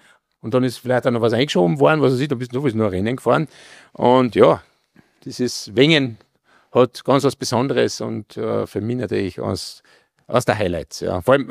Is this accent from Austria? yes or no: yes; Austria; Ich als Österreicher?